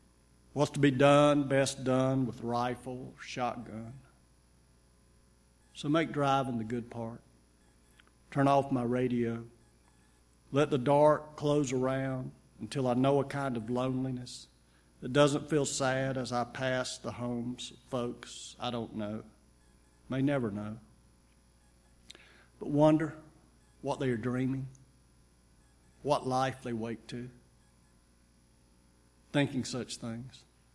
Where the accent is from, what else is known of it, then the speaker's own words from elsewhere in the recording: North Carolina, United States; When I was growing up in Western North Carolina, my uncle was a farmer and had a farm near Boone